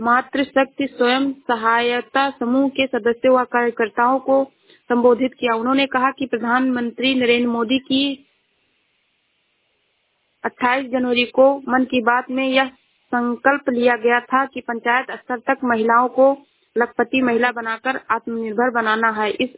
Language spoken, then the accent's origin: Hindi; Shravasti, Uttar Pradesh, India; मैं जिला श्रावस्ती से हूँ।